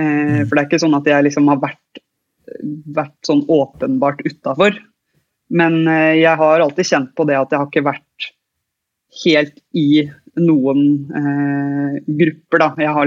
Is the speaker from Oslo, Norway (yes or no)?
no; Asker, Akershus, Norway; i hvert fall var det där i Asker där jag kommer ifrån